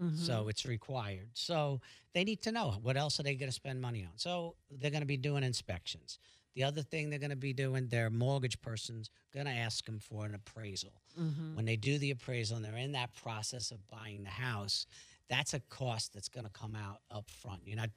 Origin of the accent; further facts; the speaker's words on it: New York, United States; New York.